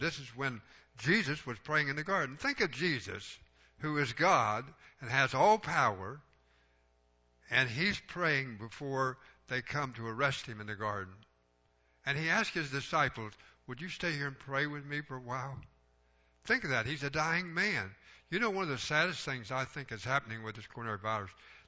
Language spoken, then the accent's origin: English; United States; I didn't go to school in Greece. You guys didn't either, did you? I went to school in America. We learned English.